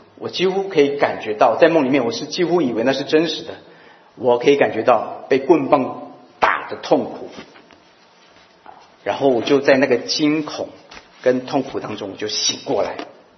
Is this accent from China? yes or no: no; Taiwan; now in Canada; 我自己从台湾移民到加拿大，2007年我蒙召做全职传道。